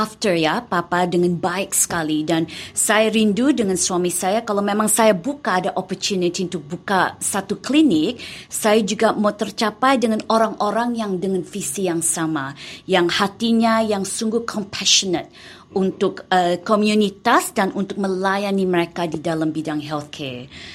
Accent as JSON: {"language": "Indonesian", "country": "Australia", "tie": "born or raised there", "also_born_or_lived": "Malang, Indonesia / Jakarta, Indonesia", "said": "saya lahir di Malang. Saya lahir di Malang dan saya pernah sebentar di Jakarta juga. Saya dari umur 4 sama keluarga, sama papa, mama, koko dan cece, kita pindah ke Australia karena papa dapat posting."}